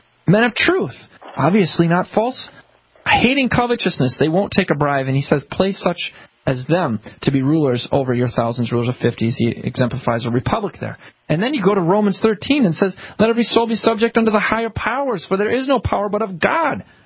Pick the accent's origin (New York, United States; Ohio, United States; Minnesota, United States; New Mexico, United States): Minnesota, United States; I'm a kid from Minnesota, you know, grow up, I don't even remember much of history.